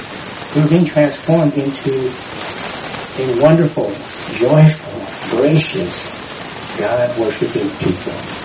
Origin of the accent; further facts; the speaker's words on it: Texas, United States; Sorry, I'm from Texas.